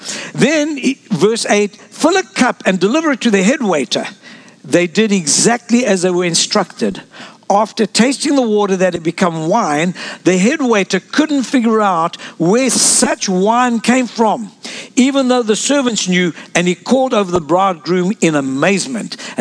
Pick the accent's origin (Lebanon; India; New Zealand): Lebanon; also born or lived in South Africa; I'm from Lebanon, born in South Africa